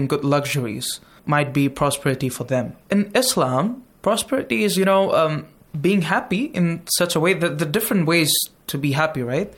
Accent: India; from India.

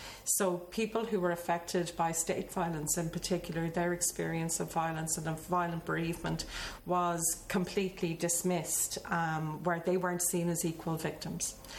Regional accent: Dublin, Leinster, Ireland; I think growing up in Dublin, and what I've just described, where you'd be in a place where nobody had any money

